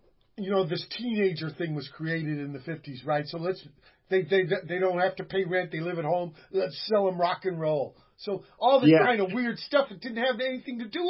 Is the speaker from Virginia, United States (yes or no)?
yes; Virginia, United States; born there; I was born in Virginia, but I was conceived. There was a boot camp. My pop was a sailor.